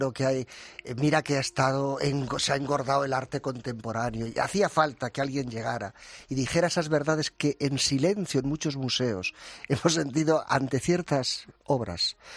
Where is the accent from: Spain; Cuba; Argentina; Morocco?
Spain; Community of Madrid; Estaba al lado de Fuente del Saz, al lado de mi pueblo, ¿no?